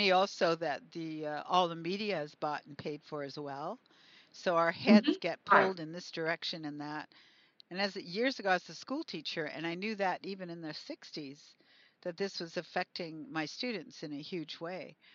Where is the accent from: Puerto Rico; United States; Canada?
Canada; I'm Canadian, I'm not really American